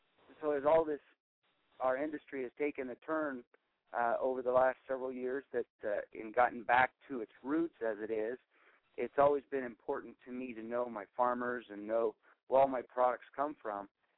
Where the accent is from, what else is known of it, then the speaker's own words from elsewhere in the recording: California, United States; I grew up here in the Central Valley of California on the family farms.